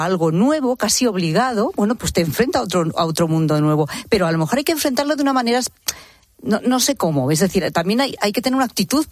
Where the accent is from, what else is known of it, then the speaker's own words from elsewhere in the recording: Maire, Castile and León, Spain; Mi pueblo se llama Maire